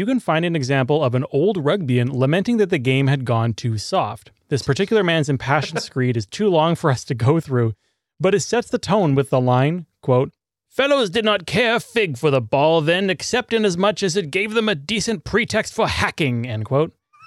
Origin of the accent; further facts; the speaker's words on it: Edmonton, Alberta, Canada; Also, another piece of trivia, as a Canadian Edmonton boy who goes, ooh, Edmonton, England has been mentioned